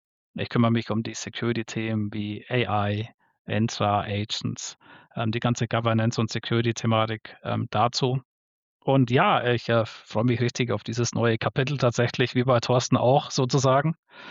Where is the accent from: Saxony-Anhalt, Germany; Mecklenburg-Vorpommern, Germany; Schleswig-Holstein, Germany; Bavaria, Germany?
Bavaria, Germany; ich komme aus der Nähe aus Nürnberg